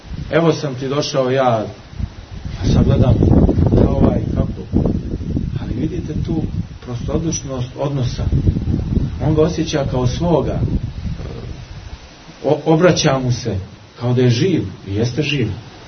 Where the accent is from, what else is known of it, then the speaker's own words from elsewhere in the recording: Montenegro; kod nas u Crnoj Gori